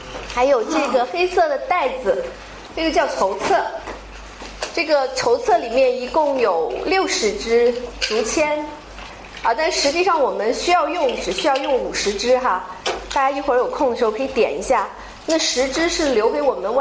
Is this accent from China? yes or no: yes; Guangzhou, Guangdong, China; 我们都来自广州